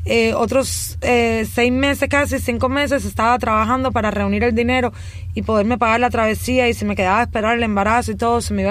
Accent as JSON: {"language": "Spanish", "country": "Cuba", "said": "Una es mi cubanía, mi tierra, mi isla. Yo me muero por mi isla."}